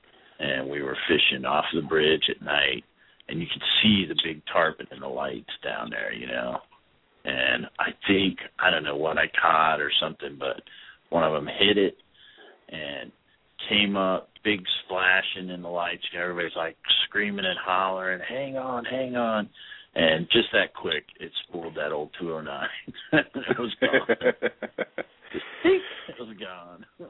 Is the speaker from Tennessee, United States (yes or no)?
no; Hialeah, Florida, United States; I grew up in Hialeah, and for, you know, a long weekend, we would go down to the Keys and camp.